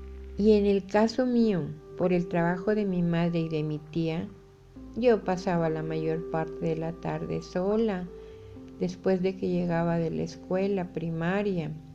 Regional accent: Mexico; soy escritora mexicana

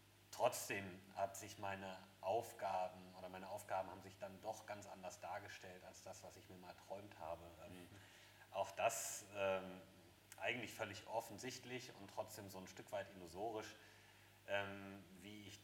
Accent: Cologne, North Rhine-Westphalia, Germany; Und da sage ich als Kölner, was mir im Herzen wehtut, weil ich jeden Tag pendel.

